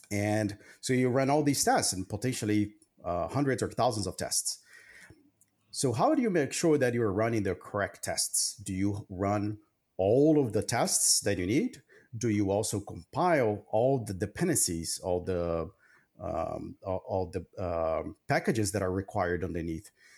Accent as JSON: {"language": "English", "country": "Brazil", "tie": "born or raised there", "said": "I grew up in Brazil, right?"}